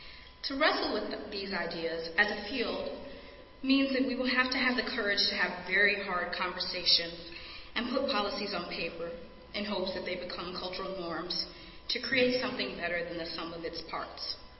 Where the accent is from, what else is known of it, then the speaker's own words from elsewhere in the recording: Chicago, Illinois, United States; So for those of you here receiving this award in my hometown in Chicago know me.